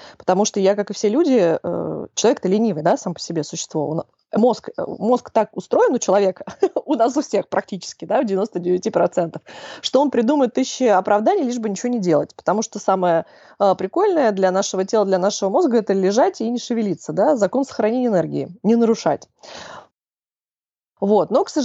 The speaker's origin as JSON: {"language": "Russian", "region": "Moscow", "country": "Russia", "tie": "born or raised there", "said": "Я городской житель, я выросла в Москве, родилась, выросла в Москве. Я прожила всю жизнь в квартирах"}